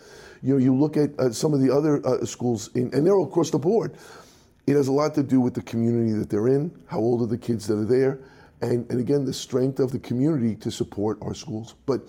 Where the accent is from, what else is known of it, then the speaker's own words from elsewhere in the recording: Bronx, New York, United States; also born or lived in Valley Stream; like I grew up in the Bronx, you know, I was in the Bronx a little longer than you were. At that time, it was very Irish where I was, very Irish. And then we moved to Valley Stream.